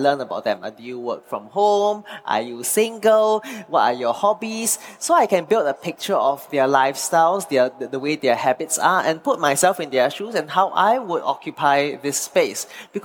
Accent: Singapore; I'm from Singapore

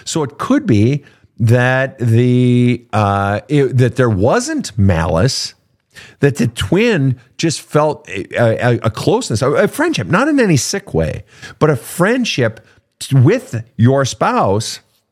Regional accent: Minnesota, United States; Some of the best have been done at the University of Minnesota, my home state.

